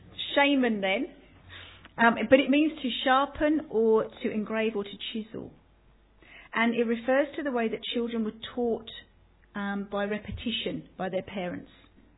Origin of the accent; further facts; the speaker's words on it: London, United Kingdom; it took me back to growing up in London during the Irish Troubles